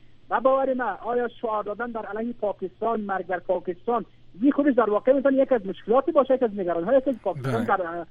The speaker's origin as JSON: {"language": "Persian", "country": "Afghanistan", "said": "به عنوان یک افغان"}